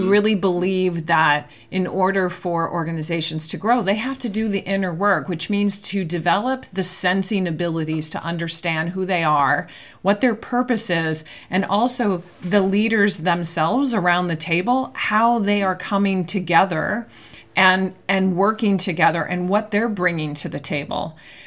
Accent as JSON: {"language": "English", "town": "San Francisco", "region": "California", "country": "United States", "tie": "born or raised there", "said": "I mean, I grew up in the Catholic Church too in San Francisco and went through the entire, parochial school and upbringing."}